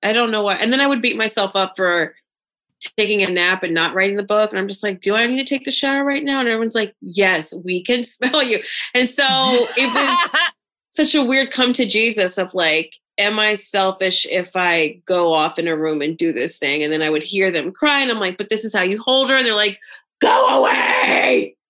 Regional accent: United States; He's Dutch. I'm American.

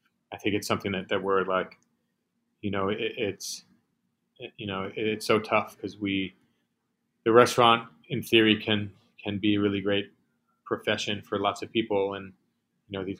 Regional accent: Manhattan, New York, United States; Oh, Manhattan. Always. I'm born and raised in Manhattan.

